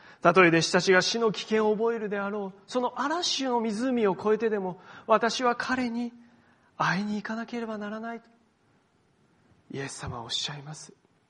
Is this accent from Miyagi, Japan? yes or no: yes; Sendai, Miyagi, Japan; 私の生まれ育ったその仙台の実家にではですね